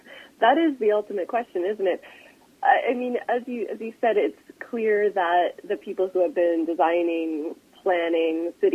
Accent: Mississauga, Ontario, Canada; also born or lived in Toronto; I was born in Toronto, grew up in Mississauga, and then back to Toronto for university.

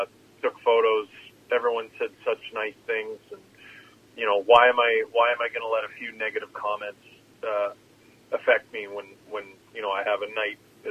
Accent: Scarborough, Ontario, Canada; You know, we grew up in Scarborough, Ontario, which is now part of Toronto, but when I was born, it wasn't.

